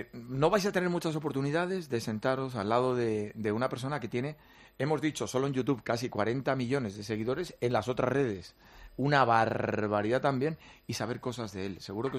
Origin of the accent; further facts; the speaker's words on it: Huesca, Aragon, Spain; Y yo soy del Alto Aragón, Huesca, que es la capital esencial de Aragón, que es nuestra región